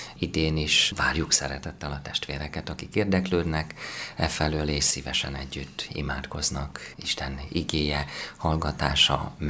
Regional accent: Hungary; különösen itt ugye a szomszédban érintettek vagyunk magyarként is

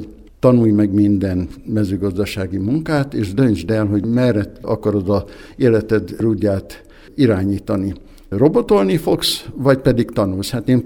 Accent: Pácin, Borsod-Abaúj-Zemplén, Hungary; Hát igen, én Pácink községbe születtem. Gyermekkorom, ifjúsági korom legszebb faluja és települése volt, különösen addig, amíg a nagyszüleim éltek.

